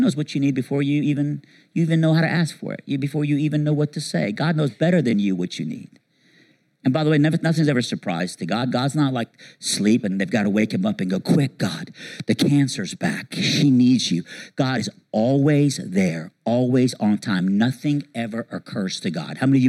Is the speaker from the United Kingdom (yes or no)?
no; Iran; I'm from Iran.